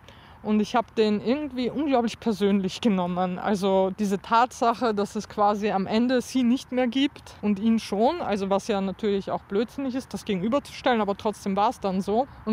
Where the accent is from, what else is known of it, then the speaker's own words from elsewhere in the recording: Vienna, Austria; now in Leipzig, Germany; ich bin ja in Wien zu großen Teilen aufgewachsen, das ist ja eher hügelig.